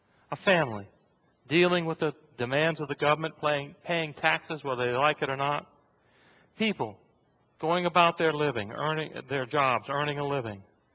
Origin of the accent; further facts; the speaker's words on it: California, United States; born there; By the way, I was born in California. Which might tell you something.